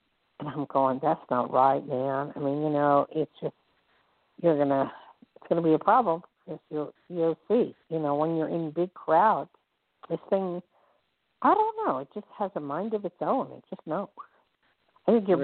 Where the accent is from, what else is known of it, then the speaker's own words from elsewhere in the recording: Newark, New Jersey, United States; born there; also born or lived in Hillside / Lakewood; I was born in Newark, lived in Hillside, Lakewood, all that area, and a lot of my relatives are in Cherry Hill.